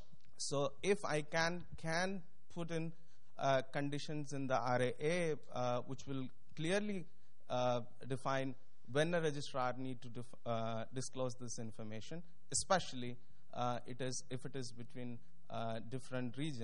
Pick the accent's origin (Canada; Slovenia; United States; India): India; English is a second language; I come from India.